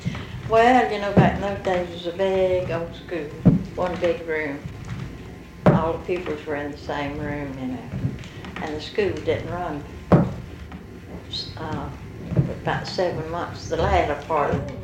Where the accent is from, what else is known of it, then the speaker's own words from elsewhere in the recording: Kentucky, United States; born there; I was born in Bullitt County, is all I can say.